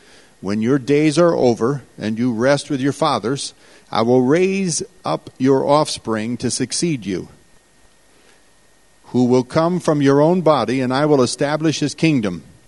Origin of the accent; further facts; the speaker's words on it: California, United States; Now, I was born and raised in the San Joaquin Valley, which is about an hour and a half from the Sierras that go 12,000 feet high.